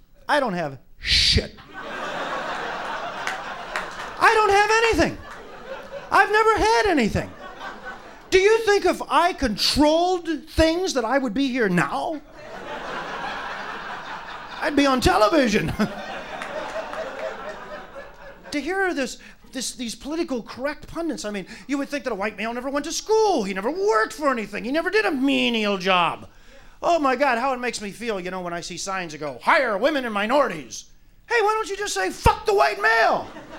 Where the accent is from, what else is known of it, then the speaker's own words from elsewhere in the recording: Kentucky, United States; I go up north. I tell somebody I'm from Kentucky.